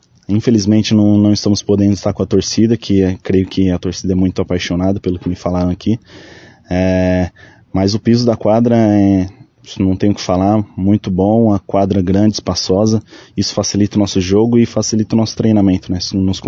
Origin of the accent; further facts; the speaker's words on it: São Paulo, Brazil; now in Cascavel, Brazil; Cara, eu sou de São Paulo, cheguei em Cascavel